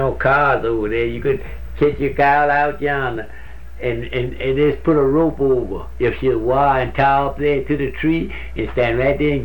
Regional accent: Mississippi, United States; Why I was born and raised on Lake Mary.

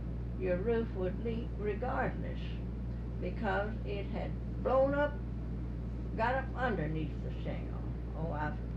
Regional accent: Texas, United States; See, I'm just a Texan. I don't know. But it happens here.

